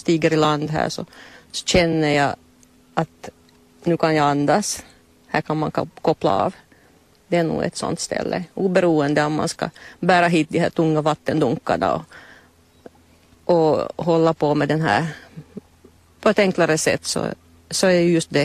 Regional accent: Kronoby, Ostrobothnia, Finland; eftersom jag kommer från Kronoby där det inte är så mycket sjöar, eller just på det stället där jag växte upp.

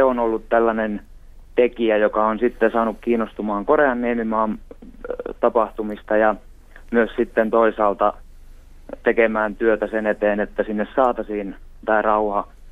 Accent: Northern Finland, Finland; pieneltä paikkakunnalta tietenkin pohjoisesta olen kotoisin

